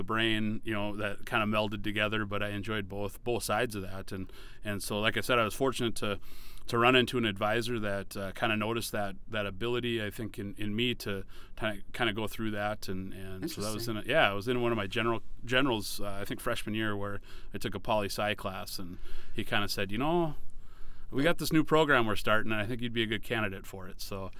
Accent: Hillsboro, North Dakota, United States; So, I grew up in Hillsboro, North Dakota, a nice little small town on I-29 on the eastern part of North Dakota. Town of about, well, when I was growing up, about 1,200 people.

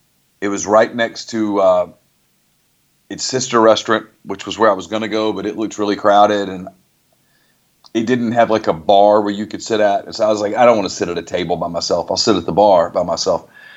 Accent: Ruston, Louisiana, United States; Since I got 12 hours at Tech and I grew up in Ruston, I'm a Tech homer, right?

